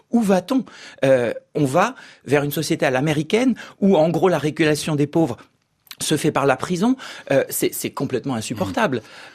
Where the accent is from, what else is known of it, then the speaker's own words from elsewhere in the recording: Beaumont-sur-Oise, Île-de-France, France; vous avez dit que je venais de Beaumont-sur-Oise, on vient de nous annoncer la semaine dernière la fermeture de notre hôpital.